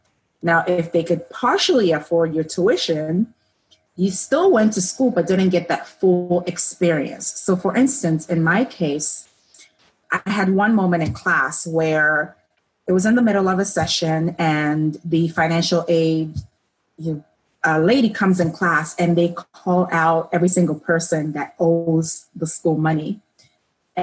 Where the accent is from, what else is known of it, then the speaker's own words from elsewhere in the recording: Ghana; So I'm originally from Ghana, which is in West Africa.